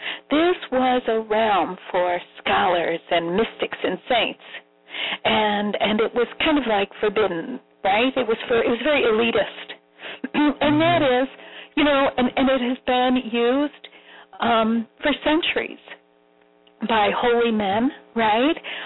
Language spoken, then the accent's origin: English; Chicago, Illinois, United States; Listen, I'm from Chicago.